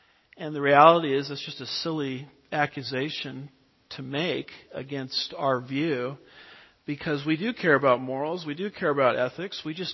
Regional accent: California, United States; now in Texas, United States; my home state, I don't know how proud I am to admit this anymore, is the great state of California out there on the left coast. And I moved, my wife and myself moved to the Promised Land, Texas, around end of 1999.

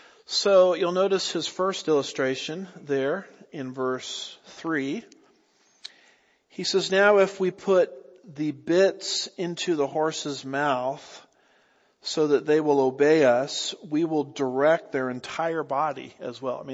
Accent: California, United States; So, you know, I'm from California, and when I was growing up, saw countless forest fires.

